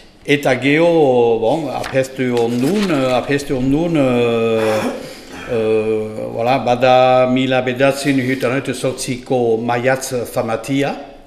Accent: Nouvelle-Aquitaine, France; Txibiotara beniz, sortzez eta gioztik.

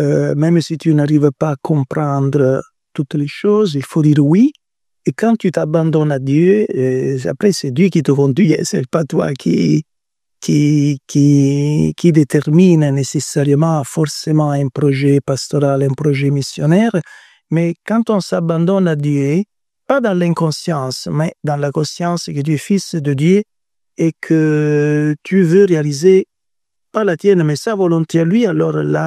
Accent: Italy; French is a second language; Parce que je suis italien.

